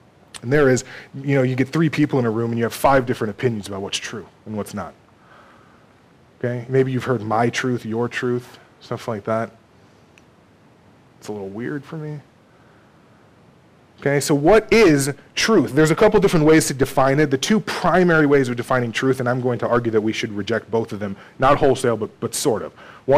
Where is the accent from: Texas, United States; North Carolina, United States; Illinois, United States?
Texas, United States; I went down about an hour south of where I grew up in Texas to visit my grandparents